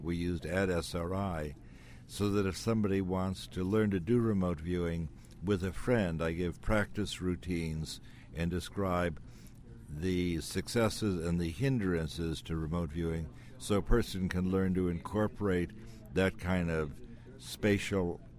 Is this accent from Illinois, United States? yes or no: no; New York City, New York, United States; now in San Francisco, United States; I describe what it was like growing up in New York City as a very visually handicapped young person